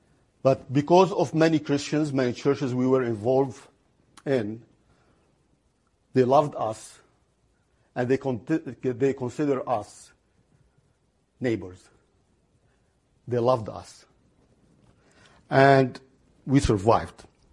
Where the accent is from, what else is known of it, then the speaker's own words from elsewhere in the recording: Lebanon; now in Milwaukee, United States; I'm originally from Lebanon, American Lebanese now, praise God.